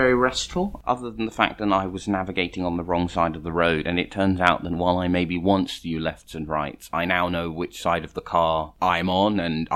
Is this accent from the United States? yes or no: no; London, United Kingdom; I can't drive because I grew up in London, right?